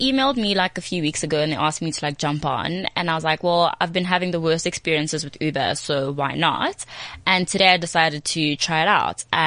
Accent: Soweto, Gauteng, South Africa; because I'm from Soweto.

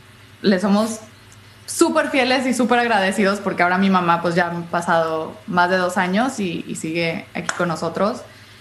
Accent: United States; porque soy estadounidense, porque tengo el color de piel que tengo, porque hablo y domino el idioma

